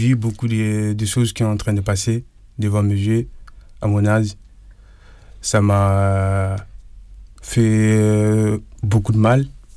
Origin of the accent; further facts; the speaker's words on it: Mali; French is a second language; now in France; je suis malien. Je suis en France depuis 8 ans. Et j'ai quitté mon pays